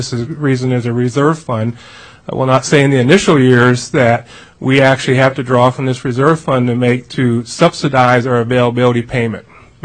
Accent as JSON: {"language": "English", "town": "Eagle River", "region": "Alaska", "country": "United States", "said": "Although, you know, I'm from Eagle River, and I said if Eagle River succeeded from municipality Anchorage, we'd be the third largest city."}